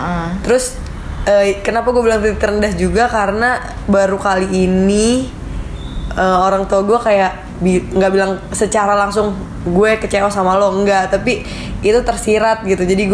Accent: Jakarta, Indonesia; kita kan anak Romangun ya, pasti kita tuh besarnya di Lawangmangun tapi mainnya ke rumah Pondok Kopi.

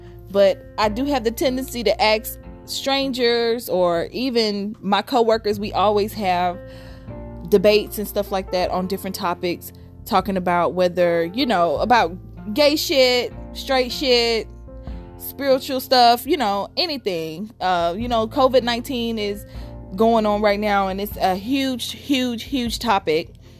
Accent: Gulfport, Mississippi, United States; now in Huntsville, United States; I'm from Gulfport, Mississippi. I live in Huntsville, Alabama. I'm a Southern girl, but I hate the South.

